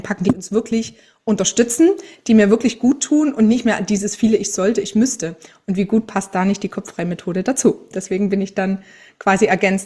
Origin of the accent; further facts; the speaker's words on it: Saxony, Germany; ich bin bald 40, ich komme aus Sachsen